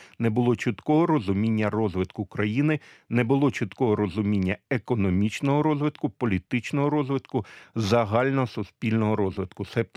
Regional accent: Luhansk Oblast, Ukraine; це період шахтарських страйків 1998 року, які прокотилися по моїй рідній Луганщині.

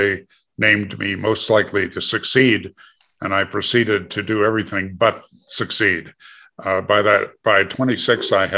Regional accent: Green Bay, Wisconsin, United States; moved away as an adult; I grew up in Green Bay, Wisconsin, which, you know, takes the international award for craziness about football.

